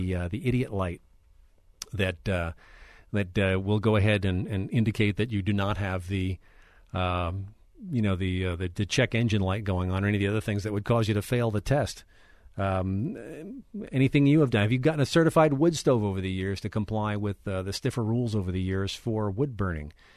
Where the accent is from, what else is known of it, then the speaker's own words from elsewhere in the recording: Florida, United States; I'm from Florida, and if you get caught with pot three times, you qualify for a lifetime sentence